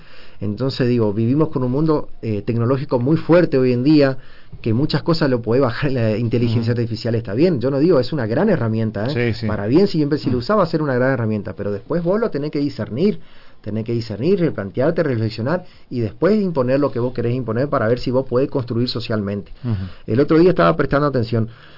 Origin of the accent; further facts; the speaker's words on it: Argentina; Cada sociedad en Argentina, cada provincia tiene una cultura distinta. No todos somos iguales. Somos argentinos, eso por supuesto